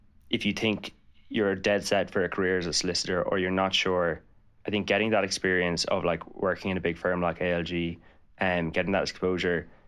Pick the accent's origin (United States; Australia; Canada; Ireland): Ireland; Cork, Munster; I'm from Cork and I did law and business in UCC.